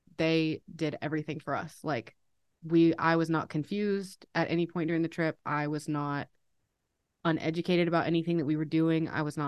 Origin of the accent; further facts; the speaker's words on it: United States; You can't technically like legally be a tourist as an American in Cuba.